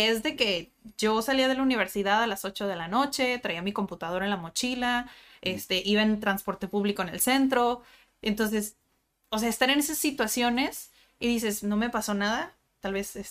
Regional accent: Tijuana, Baja California, Mexico; Yo soy de Tijuana. Okay. Yo nací en Tijuana, crecí en Tijuana.

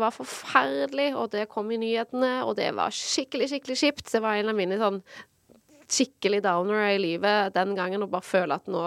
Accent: Stavanger, Rogaland, Norway; now in Oslo, Norway; de har jeg gått veldig mye visninger for når jeg var yngre hjemme i Stavanger

